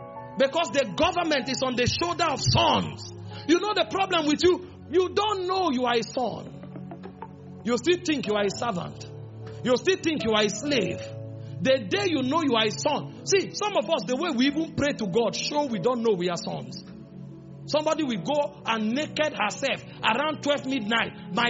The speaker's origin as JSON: {"language": "English", "country": "Nigeria", "said": "So when I step out, I am going out not as a Nigerian. Based on patriotism, I accept being a Nigerian. I will make my impact in this country."}